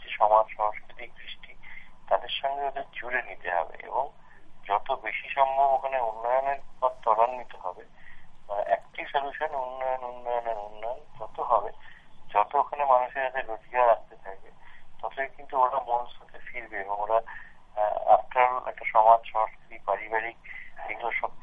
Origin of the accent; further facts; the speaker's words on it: West Bengal, India; অর্থাৎ আমরা পশ্চিমবঙ্গের লোকরা, দার্জিলিং এ যাওয়ার চিন্তা করতে পারছি না।